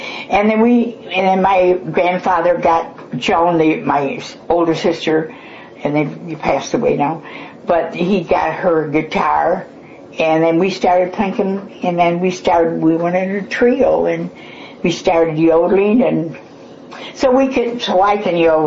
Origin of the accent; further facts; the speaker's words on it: Orfordville, Wisconsin, United States; I come from Orfordville, Wisconsin, which is way out in the sticks. And, farmland people, you know, milk the cows before we could even go to a free show.